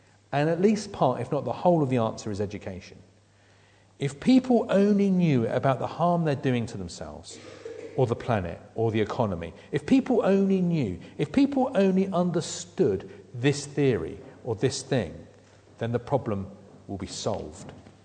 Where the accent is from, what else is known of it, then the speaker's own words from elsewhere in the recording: United Kingdom; this is one of the great things about being British, when the British government says what you need to be healthy is your 5 a day